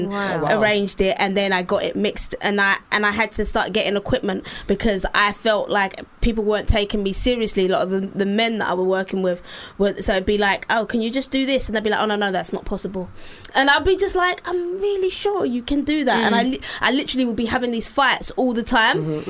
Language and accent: English; London, United Kingdom; It's a very social and cultural thing where I'm from. I'm from East London